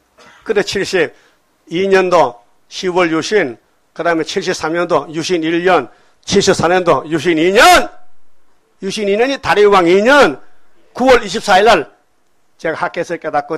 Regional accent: Gyeongsang, South Korea; 난 경상도 고향이라니까요.

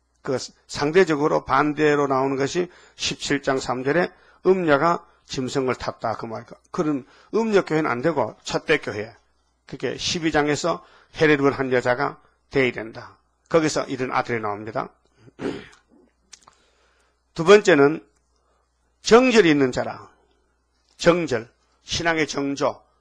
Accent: North Gyeongsang, South Korea; 난 경상북도에서 왔지.

